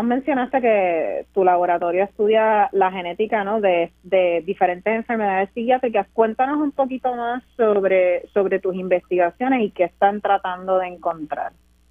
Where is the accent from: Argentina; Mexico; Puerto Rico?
Puerto Rico; San Juan; Pues yo soy de Río Piedras originalmente, de San Juan, allá, y estudié en la Universidad de Puerto Rico, Río Piedras, donde hice un bachillerato en biología.